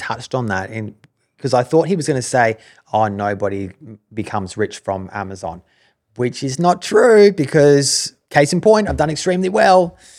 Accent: Australia; I mean, as an Australian seller, I also don't need to file income tax returns because I'm based in Australia.

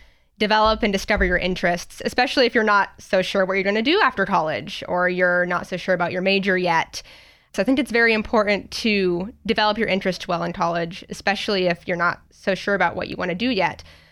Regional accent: Hillsboro, United States; So I grew up right outside of Hillsboro on kind of a little farm. We have chickens, some ponies, and I am the oldest of six kids.

